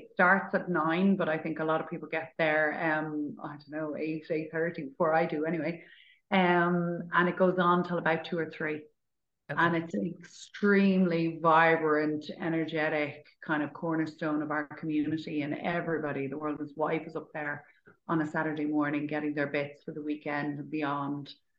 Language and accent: English; Dublin, Leinster, Ireland; also born or lived in Barcelona, Spain; and I'm from Dublin, but for many years I lived in Spain. I lived in Barcelona for about 8 years.